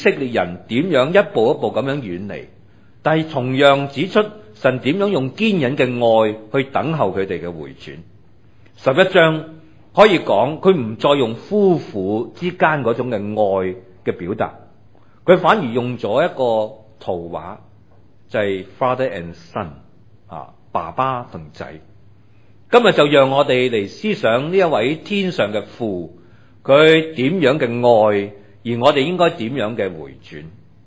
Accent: Guangdong, China; 用我哋广东人嘅讲法

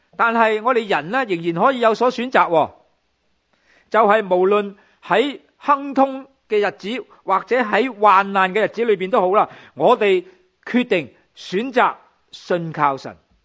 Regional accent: China; 我哋中国人特别中国人，我哋知道。

